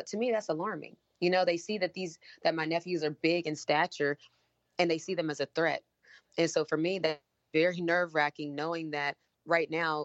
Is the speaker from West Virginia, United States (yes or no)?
yes; West Virginia, United States; Yeah, in West Virginia. So I grew up in West Virginia. So no surprise there that I was the only black student in class a lot of times when I was younger.